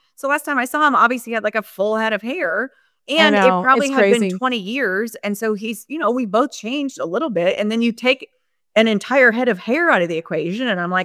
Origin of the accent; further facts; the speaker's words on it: Plainview, United States; I mean, I grew up in Plainview. I graduated with like 200 and something people. It's not a big town, one high school, whatever.